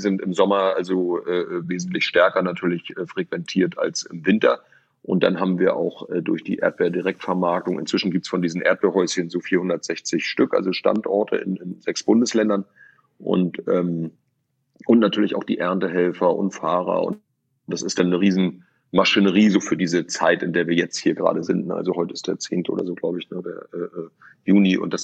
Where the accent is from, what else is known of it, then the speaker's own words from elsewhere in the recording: Lübeck, Schleswig-Holstein, Germany; born there; ich bin in Lübeck geboren